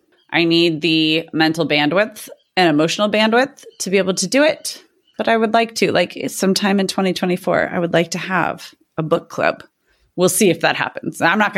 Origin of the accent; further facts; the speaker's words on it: San Diego, California, United States; has been to explore more of my hometown, of my city, where I have grown up, San Diego.